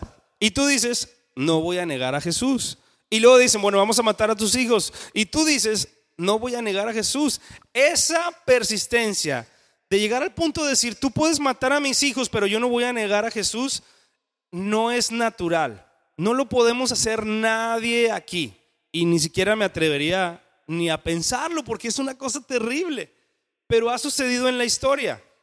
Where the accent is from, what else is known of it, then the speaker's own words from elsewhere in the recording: Mexico; lo entendemos mejor como mexicanos